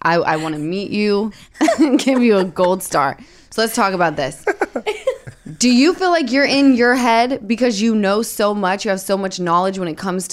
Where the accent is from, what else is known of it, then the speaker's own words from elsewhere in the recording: Utah, United States; I'm from Utah, so like it's a little different, but we got the Mormon roots. So we're like, we love thy father. I'm not Mormon